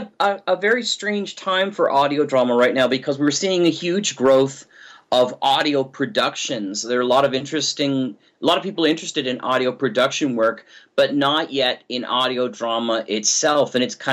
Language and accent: English; Halifax, Nova Scotia, Canada; I'm from Halifax, Nova Scotia.